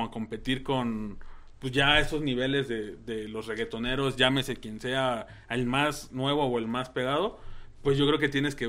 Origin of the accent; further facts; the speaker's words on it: Mexico; nosotros si somos de México